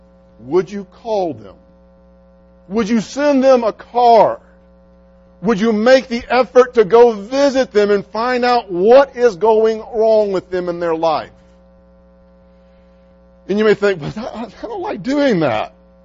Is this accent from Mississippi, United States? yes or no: yes; Mississippi, United States; now in Texas, United States; I come from Mississippi. All we got in Mississippi are hills. I still haven't seen mountains in Texas.